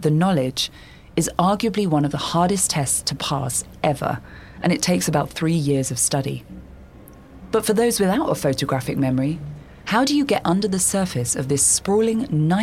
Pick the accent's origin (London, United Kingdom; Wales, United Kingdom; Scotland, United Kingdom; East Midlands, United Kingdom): London, United Kingdom; now in Barcelona, Spain; as you can probably hear, I'm a Brit and a Londoner.